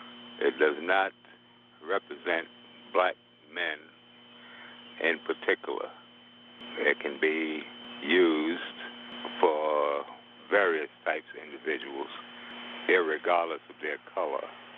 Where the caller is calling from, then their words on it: New York, United States; I'm calling from Conneaugh Lake, New York.